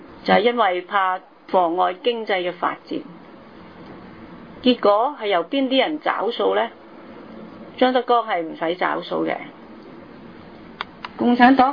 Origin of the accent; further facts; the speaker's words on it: Hong Kong; 我們香港人有沒有吸取到文化大革命的教訓呢？